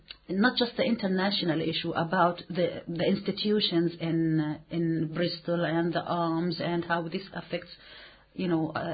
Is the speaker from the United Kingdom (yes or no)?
no; Hebron, Hebron Governorate, Palestine; And he's been to my hometown, to Hebron.